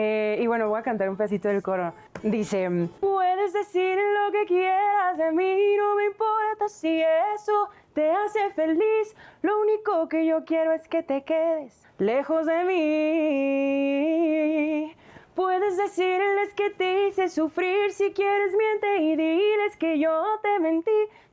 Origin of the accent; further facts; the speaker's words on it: Mexico; Ya nos definen como mexicanos.